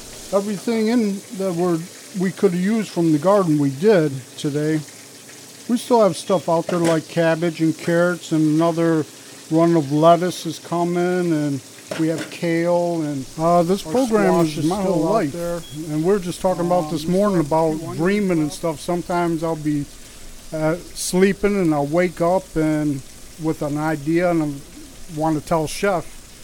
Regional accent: Michigan, United States; I'm from Lapeer County

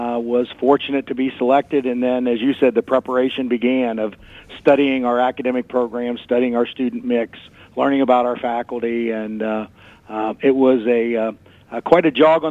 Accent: Ohio, United States; I grew up in South Central Ohio, and my family's still there.

